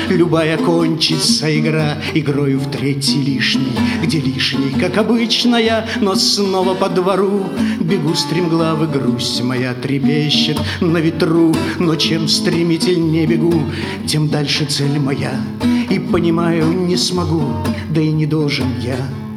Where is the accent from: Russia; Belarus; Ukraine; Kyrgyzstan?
Belarus; Minsk; now in Rochester, United States; Я приехал сюда из Рочестера, апстейт Нью-Йорк, недалеко от Ниагарского водопада. В прошлом приехал из Минска сюда, в США.